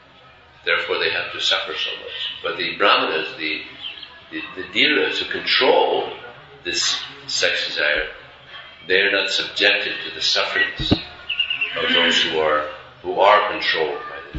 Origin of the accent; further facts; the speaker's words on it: United States; Just like myself, I grew up in America, at about 22, I went on a spiritual search